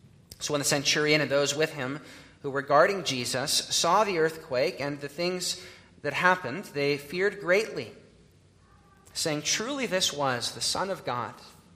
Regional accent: United States; Congregation, as an American, here as a visitor

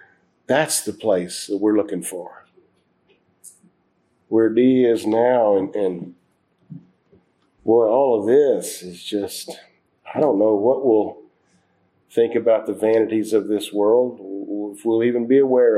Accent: United States; You know, I'm glad I'm an American. I'm real happy about that.

